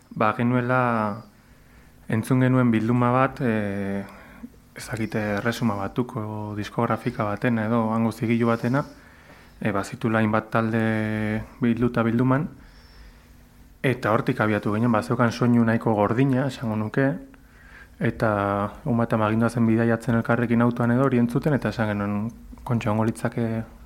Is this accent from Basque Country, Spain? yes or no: yes; Irun, Basque Country, Spain; Biok irundarra gara, anaia gara